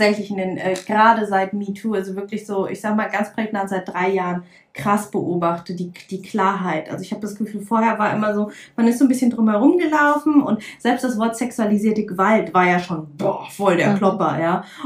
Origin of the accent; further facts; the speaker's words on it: Lower Saxony, Germany; ich komme aus der Lüneburger Heide, also Castortransport und so ist halt unser Nachbar. Landkreis.